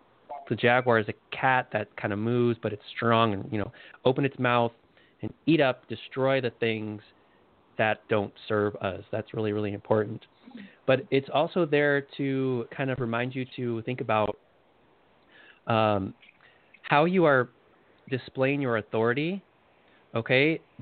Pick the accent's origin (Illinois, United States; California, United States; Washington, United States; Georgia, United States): Illinois, United States; Chicago; Yeah, I grew up like on the South Side, like near Midway Airport around there. And we kind of moved a little bit farther south away from there, but that's where I grew up.